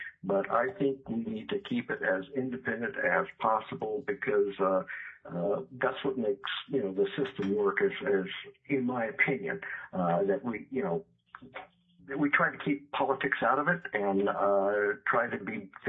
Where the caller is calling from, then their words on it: Fairbanks, Alaska, United States; I'm actually calling from Fairbanks today.